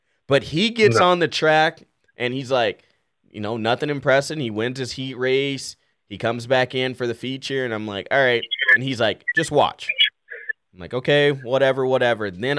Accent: North Dakota, United States; I'm from North Dakota.

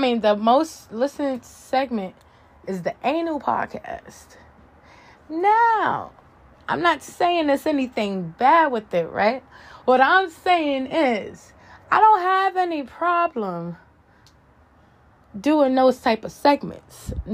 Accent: United States; I know y'all was going to be there because, you know, I am from the United States.

